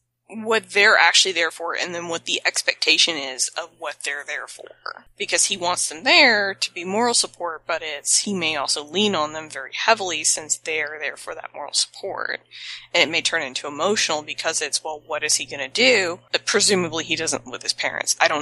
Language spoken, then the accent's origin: English; the South, United States; I'm from the South, y'all. I know how these go.